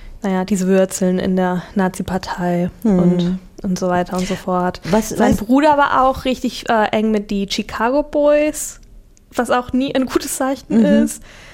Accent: Chile; German is a second language; Und ich komme ja aus Chile und ich erzähle einfach super gern über, was da los ist.

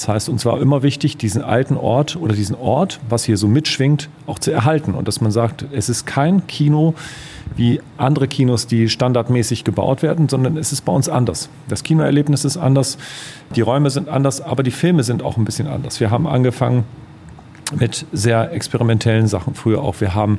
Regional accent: Oldenburg, Lower Saxony, Germany; habe in Oldenburg, also wo ich aus der Gegend, wo ich herkomme, gab es auch ein großes Programmkino

